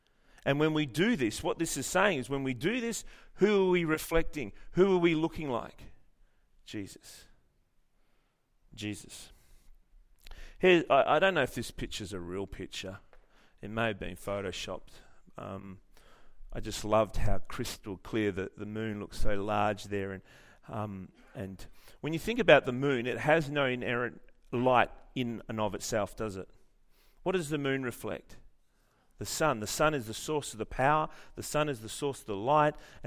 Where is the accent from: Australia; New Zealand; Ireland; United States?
Australia; Armidale, New South Wales; I grew up in Kalmarsgar, Armidale.